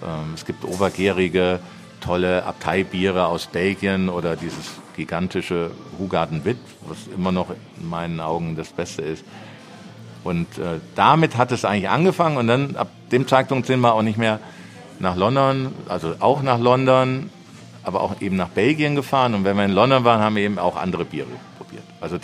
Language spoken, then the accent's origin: German; Siegen, North Rhine-Westphalia, Germany; Ich komme aus Siegen, und natürlich trinkt man da Krombacher, weil das wird da um die Ecke gebraut.